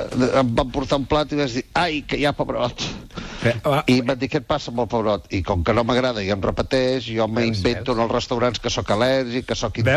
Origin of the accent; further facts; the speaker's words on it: Girona, Catalonia, Spain; perquè jo sóc de Girona i no em toca.